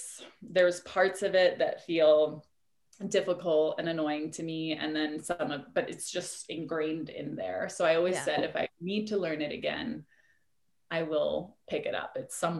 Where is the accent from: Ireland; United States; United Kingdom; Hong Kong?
Hong Kong; I'm a bit of a mutt. So I'm half Venezuelan, half American. And I was raised in Hong Kong.